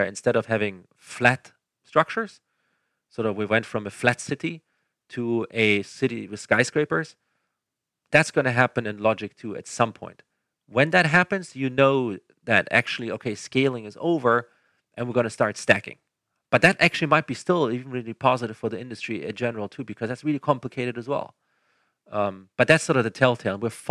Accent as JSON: {"language": "English", "country": "Germany", "second_language": "English", "said": "I mean, so I'm originally from Germany, as you may hear from my ever so slight accent."}